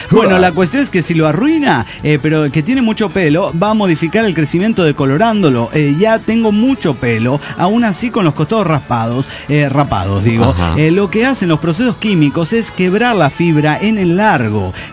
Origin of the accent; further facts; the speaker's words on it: Saltillo, Coahuila, Mexico; de Saltillo, Coahuila.